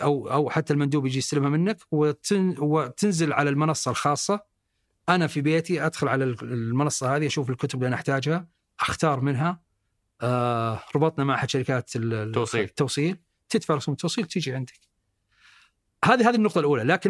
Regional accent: Saudi Arabia; تجربة الآن موجودة عندنا في السعودية.

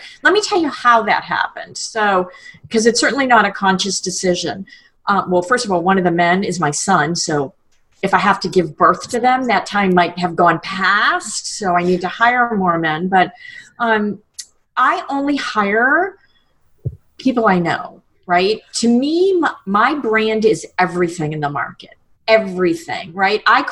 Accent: Leominster, Massachusetts, United States; In Leominster, Massachusetts, plastic capitals of the world

